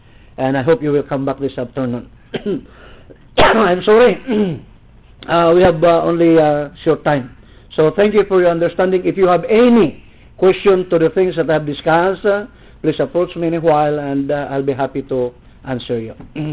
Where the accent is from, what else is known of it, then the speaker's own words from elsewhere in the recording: Philippines; first language Ilocano; English is a second language; My chart is in English. Our national language is Tagalog. My native language is Ilocano. And the native language of the people there is Banag and Itawis.